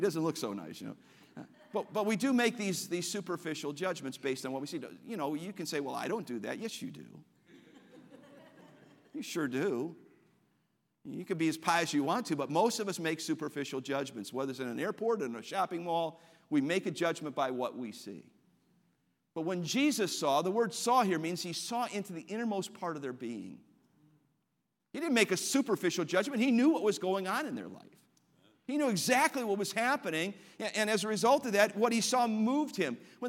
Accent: Cleveland, Ohio, United States; And as a boy growing up in Cleveland, Ohio, Cleveland had a population in the city itself of over 800,000.

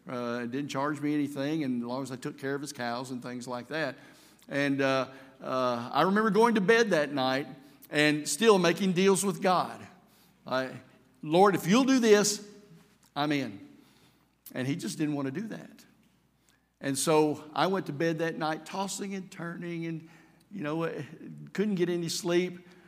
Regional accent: Arkansas, United States; I lived on an old farm in Cabot, Arkansas. I was born and raised in Arkansas.

